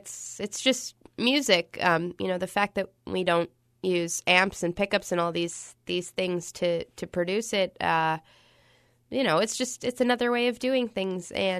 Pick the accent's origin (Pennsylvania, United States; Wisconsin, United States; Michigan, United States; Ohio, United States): Pennsylvania, United States; Philadelphia; I mean, they're my hometown band, and I grew up idolizing so many of them